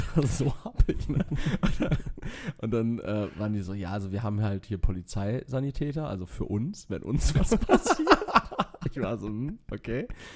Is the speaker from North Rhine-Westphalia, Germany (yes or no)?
yes; Castrop-Rauxel, North Rhine-Westphalia, Germany; kommt auch aus Castrop-Rauxel, aus meiner Heimatstadt.